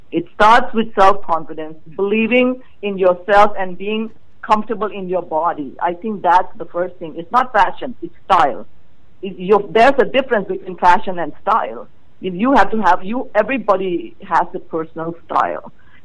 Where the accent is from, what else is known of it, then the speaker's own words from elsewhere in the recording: Thailand; English is a second language; now in United States; I was born and raised in Thailand, you know, and my parents have ateliers and showrooms.